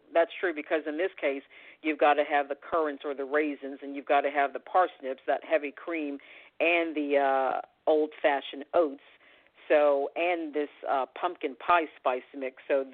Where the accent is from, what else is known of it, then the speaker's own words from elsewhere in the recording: United States; I am American journalist